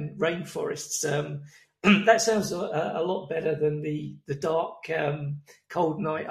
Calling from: England, United Kingdom

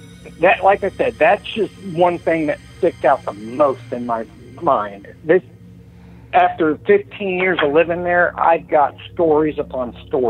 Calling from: Benton, Illinois, United States; from Benton, Illinois.

